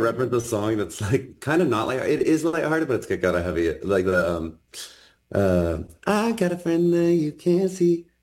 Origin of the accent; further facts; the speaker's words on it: Texas, United States; it started out as country music because I grew up in Texas